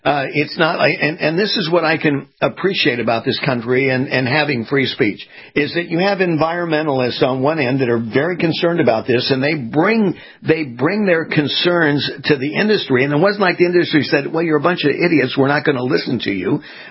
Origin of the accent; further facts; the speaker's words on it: California, United States; moved away as an adult; I'm now based out of Florida. I was born and raised in California.